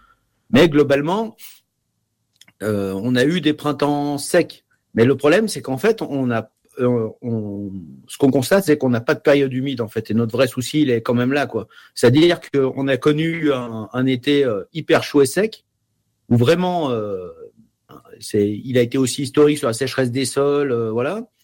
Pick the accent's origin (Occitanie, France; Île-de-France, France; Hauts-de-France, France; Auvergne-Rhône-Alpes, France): Auvergne-Rhône-Alpes, France; moi je suis savoyard, donc nous on parle de gouille, mais quelque part c'est du patois